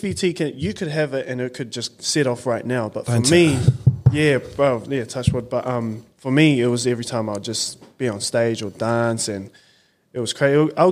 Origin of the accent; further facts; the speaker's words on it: Wellington, New Zealand; Miramar, Strathmore. Grew up there. Went to a school, St. Pat's College, St. Pat's Town.